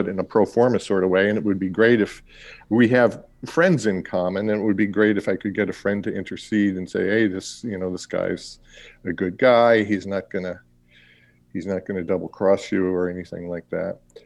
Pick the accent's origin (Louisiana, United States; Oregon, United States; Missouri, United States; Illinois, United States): Illinois, United States; Chicago; moved away as an adult; now in California, United States; I was born and raised in Chicago. Then I moved out here, went to college at Occidental College in Los Angeles, and stayed around in Los Angeles for a few years